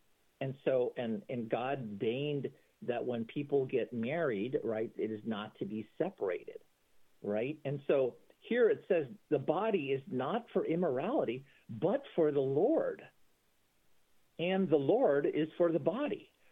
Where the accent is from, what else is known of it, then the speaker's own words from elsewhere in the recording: San Francisco, California, United States; moved away as an adult; I grew up there, and left after college.